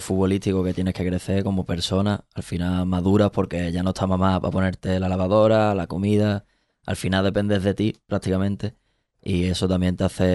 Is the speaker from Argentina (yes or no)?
no; Spain; now in Italy; Nosotros... somos 4 españoles y 1 brasileño en la casa este año